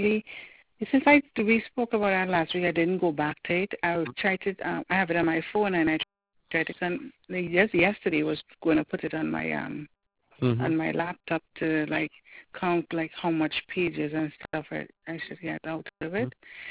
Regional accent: Trinidad & Tobago; now in New Jersey, United States; My nephew I have an accent, so you know, I'm from Trinidad.

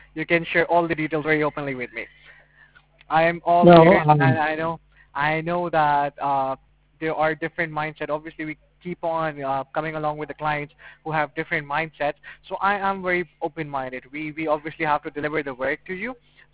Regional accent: Puerto Rico; now in United States; Nope, I'm from Puerto Rico.

